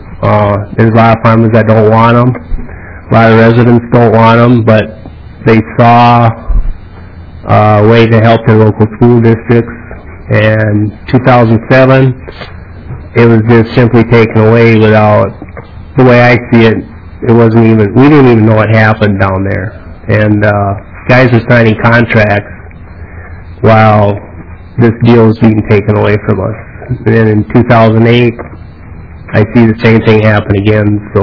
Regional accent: Sargent, Minnesota, United States; I'm from Sargent, Minnesota, in Jeannie Poppy's district.

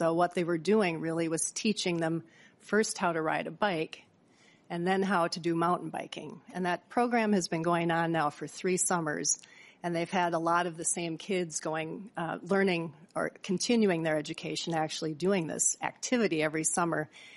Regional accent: Duluth, Minnesota, United States; I'm from Duluth, so I'm based in Duluth

